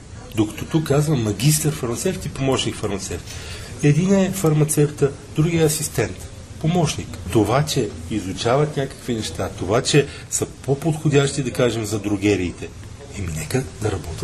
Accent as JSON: {"language": "Bulgarian", "town": "Petrich", "region": "Blagoevgrad Province", "country": "Bulgaria", "lives_now": "Sofia, Bulgaria", "said": "Аз съм от Петрич. Аз живея в София в момента."}